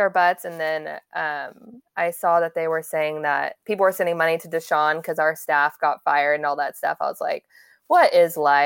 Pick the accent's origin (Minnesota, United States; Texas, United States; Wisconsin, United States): Texas, United States; Dallas; I was so excited because I'm originally from Dallas.